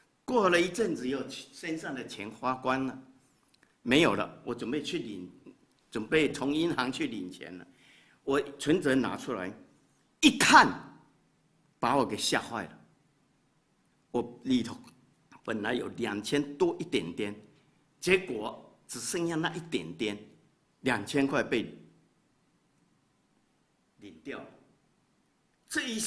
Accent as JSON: {"language": "Chinese", "country": "Taiwan", "said": "我是从台湾来的，啊，50多年前"}